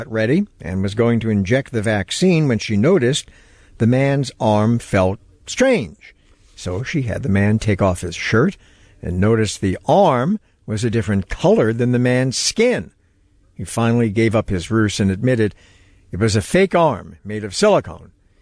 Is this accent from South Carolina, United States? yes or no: no; New York City, New York, United States; Now, being a New Yorker myself, Joseph, this is of epic proportions for New York City.